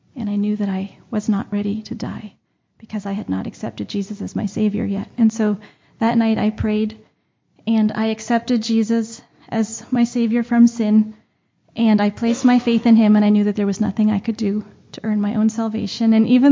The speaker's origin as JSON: {"language": "English", "region": "Nova Scotia", "country": "Canada", "said": "I am originally from Nova Scotia in Canada, and our family lives in New Brunswick."}